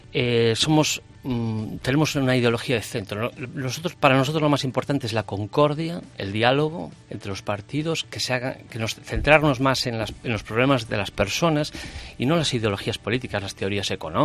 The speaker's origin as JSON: {"language": "Spanish", "town": "Ferrol", "region": "Galicia", "country": "Spain", "tie": "born or raised there", "said": "nací en Ferrol, me crié en Ferrol, conozco estas calles a la perfección."}